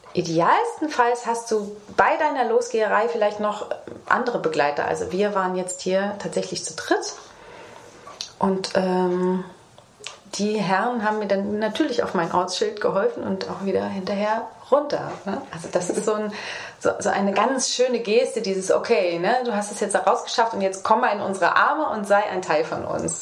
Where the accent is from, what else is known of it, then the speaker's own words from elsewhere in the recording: Mönchengladbach, North Rhine-Westphalia, Germany; ich bin in Mönchengladbach geboren und aufgewachsen, habe dort gelebt, bevor ich auf Wanderschaft gegangen bin. Das heißt, das war meine Heimat